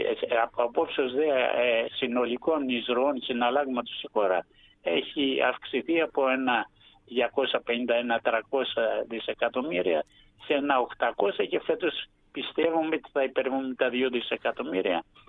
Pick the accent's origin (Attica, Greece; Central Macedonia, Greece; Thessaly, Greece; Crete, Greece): Crete, Greece; δυστυχώς η πατρίδα μου ιδιαίτερη της Κρήτης θα τελειώσει αρκετά νωρίς